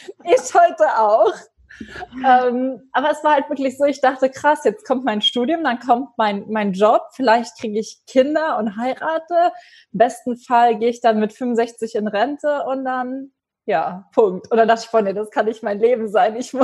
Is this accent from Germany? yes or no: yes; Germany; Aber aufgrund von Corona sitze ich gerade in der Eifel fest. Also das ist im Westen von Deutschland, in der Nähe von der luxemburgischen Grenze. Das ist mein Heimatort und da bin ich jetzt auch gerade eben aufgrund der Pandemie.